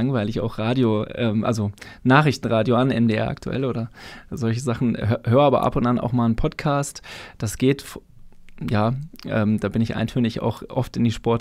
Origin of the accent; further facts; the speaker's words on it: Bersenbrück, Lower Saxony, Germany; born there; Ich hatte vorher keinen Bezug nach Thüringen, ich komme gebürtig aus Niedersachsen.